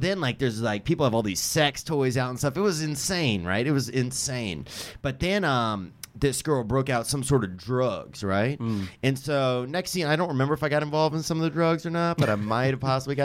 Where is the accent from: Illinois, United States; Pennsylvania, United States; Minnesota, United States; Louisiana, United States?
Louisiana, United States; No, I mean, I was from Louisiana.